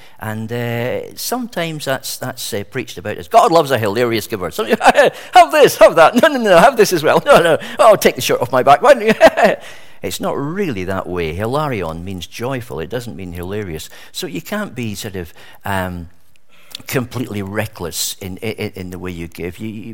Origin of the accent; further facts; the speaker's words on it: Scotland, United Kingdom; in the village I grew up with in Scotland